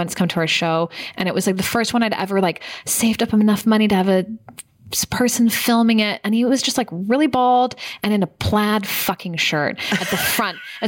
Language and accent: English; San Francisco, California, United States; But I'm from San Francisco. I grew up around a lot of it.